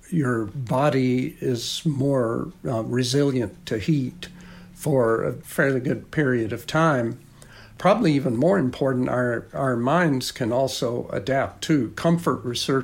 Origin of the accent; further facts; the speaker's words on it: Georgia, United States; I grew up in Georgia in the years before air conditioning mostly.